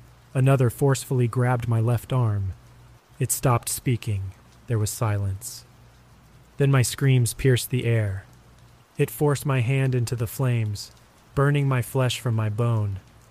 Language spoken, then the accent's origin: English; Montana, United States; This is my fourth and final story of events that happened to me over the course of a summer in my home state of Montana.